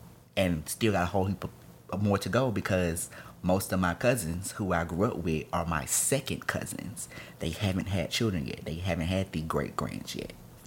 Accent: Mobile, Alabama, United States; And think about, I'm from Mobile.

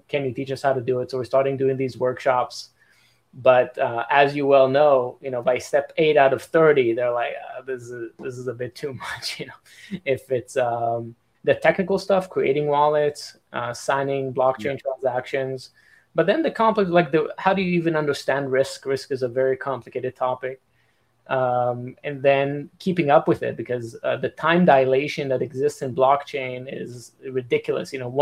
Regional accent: Israel; now in United States; May 28, 2011, and it was exactly a month before I moved to the United States. So I'm originally from Israel.

